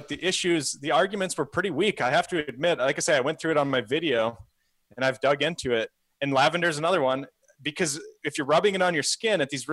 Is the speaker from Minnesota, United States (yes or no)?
yes; Minnesota, United States; I mean, I used to live next to a soybean field growing up in Minnesota. That's why I moved back to Minnesota, by the way. My family's here.